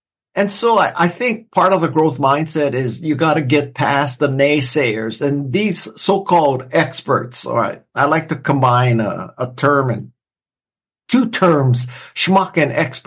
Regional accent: Hawaii, United States; I'm from Hawaii, so I had literally never skated before. And, you know, in Hawaii, we don't exactly have a lot of pond hockey.

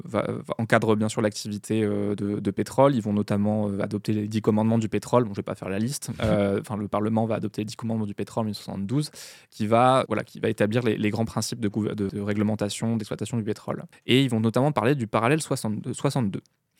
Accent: France; nous, on est français, le pétrole, on le mesure en litres.

